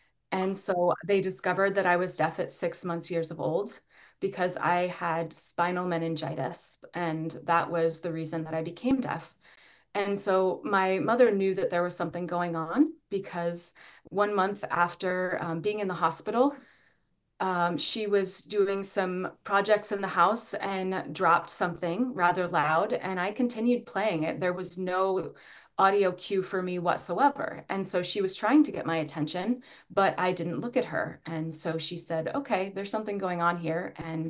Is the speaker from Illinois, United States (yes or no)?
no; Presque Isle, Maine, United States; born there; Now, I was born in Presque Isle, Maine, so way up north. And my whole family was there.